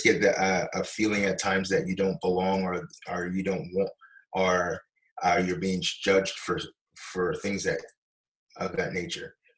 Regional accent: Brooklyn, New York, United States; also born or lived in Long Island; when I grew up in Brooklyn and also in Long Island

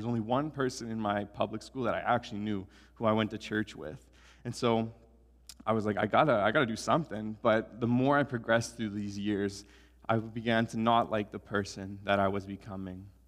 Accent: Sylvan Lake, Alberta, Canada; also born or lived in Edmonton; I was born in Edmonton, Alberta. I grew up in a small town called Sylvan Lake, if anybody's heard of Sylvan Lake. It's a beautiful, okay, I hear. It's a beautiful little town. Grew up there. I lived there for 20-some years

